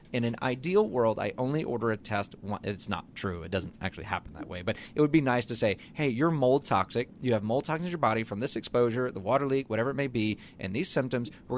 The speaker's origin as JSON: {"language": "English", "region": "Louisiana", "country": "United States", "tie": "born or raised there", "said": "I grew up on grits in South Louisiana and Pop-Tarts and Frosted Flakes and antibiotics."}